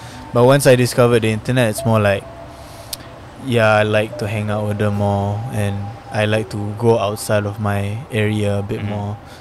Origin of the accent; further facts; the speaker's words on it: Malaysia; also born or lived in Perth, Australia / Germany / Korea; Because of my dad moved around a lot. Yeah, so I live in Perth and then Germany and then Korea. But then darjah 5 lah dah, I stayed in Malaysia. So most of my childhood, my teenage years dekat Shah Alam lah. And then after that, I moved out on my own in Sunway.